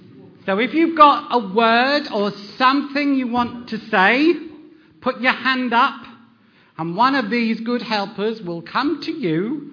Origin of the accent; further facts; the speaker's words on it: Bradford, Yorkshire and the Humber, United Kingdom; I am from Bradford